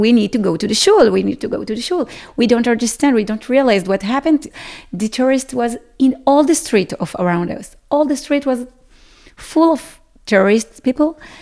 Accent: Sderot, Southern District, Israel; English is a second language; I am from Sderot. I'm 35 years old.

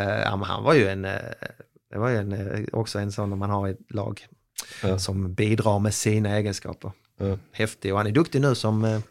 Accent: Malmö, Skåne, Sweden; när jag var ung i Malmö

